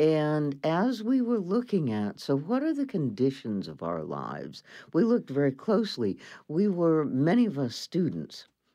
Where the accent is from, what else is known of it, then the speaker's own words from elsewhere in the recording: Aberdeen, South Dakota, United States; I grew up in Aberdeen, South Dakota.